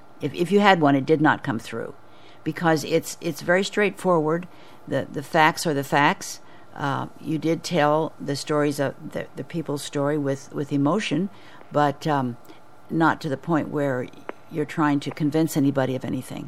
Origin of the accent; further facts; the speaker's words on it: Newton, Iowa, United States; also born or lived in Pennsylvania / California; now in Mount Pleasant, United States; I grew up in Newton, actually, which is kind of the center of the state, and then went to the University of Iowa, and then I've lived in Pennsylvania and lived in California